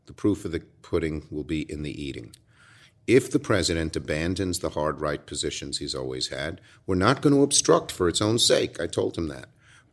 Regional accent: Brooklyn, New York, United States; accent: Brooklyn; I hear you have a way to take away my Brooklyn accent.

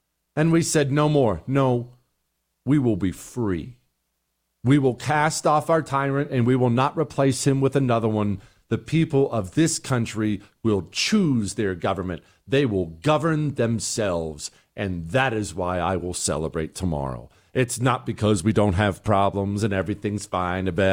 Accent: United States; celebrating the unbelievable blessing that I am an American.

